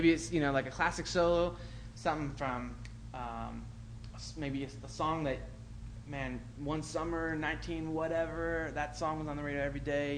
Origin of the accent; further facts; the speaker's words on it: Wisconsin, United States; I wasn't raised on jazz. I'm from Wisconsin, so I was raised on like polka and all the German European stuff.